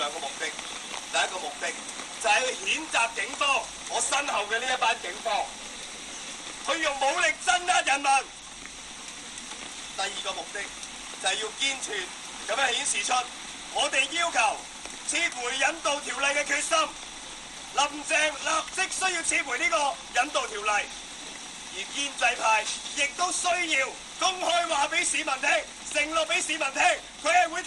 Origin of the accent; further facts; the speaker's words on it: Hong Kong; 我哋香港人嘅感受只能引用呢四个字：痛心疾首。